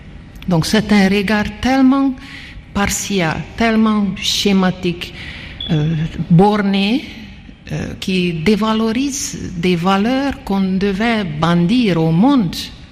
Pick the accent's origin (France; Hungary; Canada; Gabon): Hungary; French is a second language; moved away as an adult; now in Guinea; Oui, vous m'avez présenté comme une Hongroise, donc je viens de la Hongrie, mais j'ai vécu autant en Guinée qu'en Hongrie, donc je suis maintenant autant guinéenne.